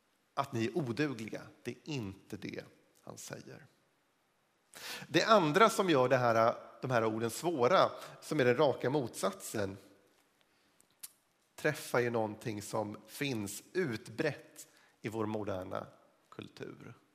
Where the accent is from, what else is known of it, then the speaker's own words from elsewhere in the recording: Sweden; jag är född och uppvuxen i Sverige, och även om jag är en ganska ung svensk